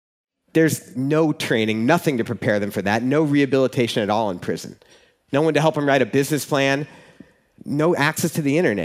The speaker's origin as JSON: {"language": "English", "town": "St. Louis", "region": "Missouri", "country": "United States", "said": "Racially, it was the most segregated place I'd ever lived, and I'm from St. Louis."}